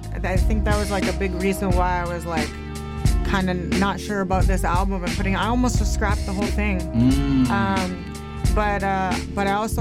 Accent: Victoria, British Columbia, Canada; born there; So I was actually born on the island. I was born in Victoria. Mm. I grew up here, but I was born there.

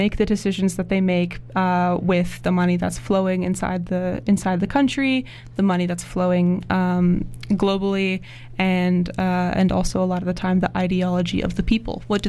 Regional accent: Canada; As a Canadian, and as a university student, I have a lot to say about Canada and how it runs.

